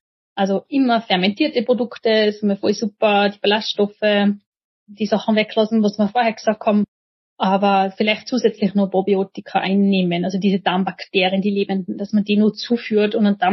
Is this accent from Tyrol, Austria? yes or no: yes; St. Johann in Tirol, Tyrol, Austria; Einen in St. Jan in Tirol, wo ich her bin